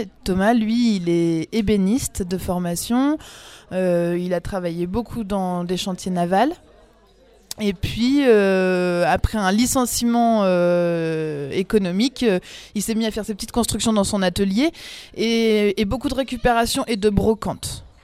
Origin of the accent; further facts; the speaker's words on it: Provence-Alpes-Côte d'Azur, France; moved away as an adult; Alors j'ai grandi dans les Hautes-Alpes. Après à 18 ans je suis partie à Lyon pour faire une école de danse.